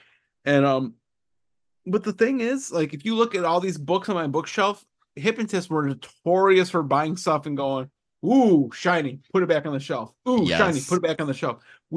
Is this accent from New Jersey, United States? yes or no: no; Michigan, United States; So I'm originally from Michigan.